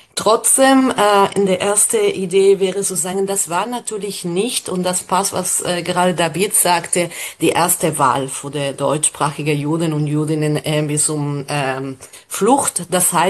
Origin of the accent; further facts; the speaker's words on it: Argentina; sag ich, komme ja aus Argentinien, dass ich mal in USA war und ich sagte, ich komme aus Südamerika